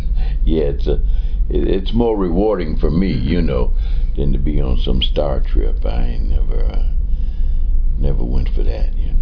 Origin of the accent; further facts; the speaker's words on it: Evanston, Illinois, United States; I was brought up out there in Evanston.